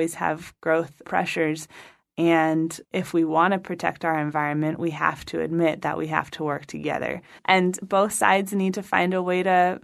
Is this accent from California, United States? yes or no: yes; Sebastopol, California, United States; As a millennial, I've grown up, born and raised in Sonoma County, mostly Sebastopol, but also the green belt between Renner Park and Santa Rosa.